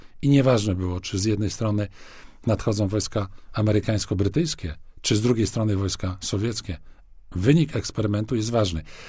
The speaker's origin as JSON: {"language": "Polish", "town": "Poznań", "region": "Greater Poland Voivodeship", "country": "Poland", "said": "my jako poznaniacy"}